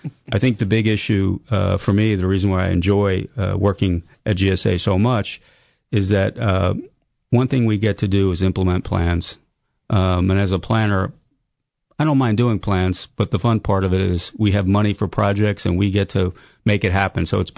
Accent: New Jersey, United States; I grew up in New Jersey, pretty much a blue-collar, ethnic Italian family. I spent my summers putting in curbs and sidewalks

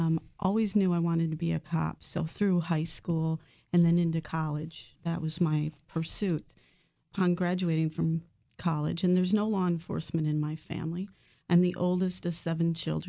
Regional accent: Minnesota, United States; I ended up growing up in Minnesota. I didn't pursue law enforcement there.

